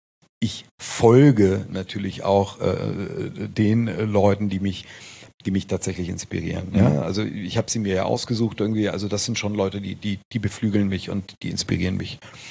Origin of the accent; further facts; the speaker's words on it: Italy; German is a second language; now in Germany; Ich bin Italiener, lebe in Deutschland, fahre nach Japan und mache dann japanische Tätowierungen auf Japaner